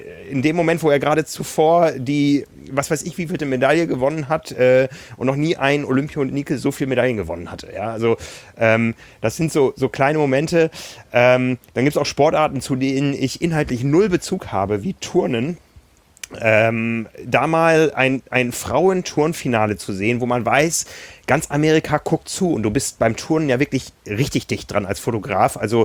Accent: Germany; da hatten wir Tickets gekauft als Deutsche übers deutsche Reisebüro, wie das immer läuft, und waren dann quasi in der deutschen Fankurve.

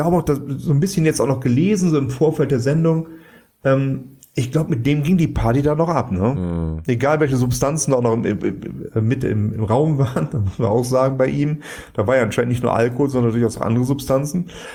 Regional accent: Cologne, North Rhine-Westphalia, Germany; so als Kölsche

